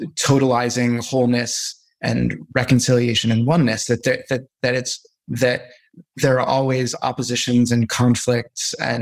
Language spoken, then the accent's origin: English; West Coast, United States; I'm from the West Coast, so I'm allowed to talk about this